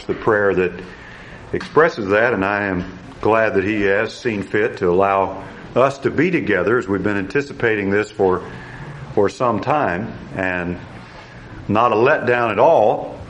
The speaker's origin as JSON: {"language": "English", "town": "Gary", "region": "Indiana", "country": "United States", "said": "I come from Gary, Indiana, which is the Chicago area"}